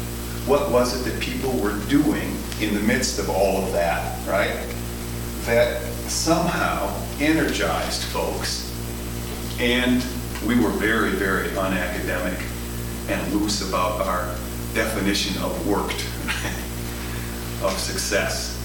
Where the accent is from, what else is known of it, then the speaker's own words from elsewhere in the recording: Chicago, Illinois, United States; I was born in Chicago and went away for a while, did school in the East, and came back in 1967 and was a community organizer on the west side of Chicago